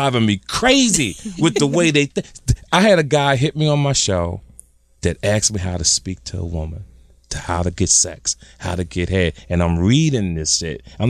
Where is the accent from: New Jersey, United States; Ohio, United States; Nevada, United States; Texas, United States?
New Jersey, United States; Jersey City; I grew up in Jersey City.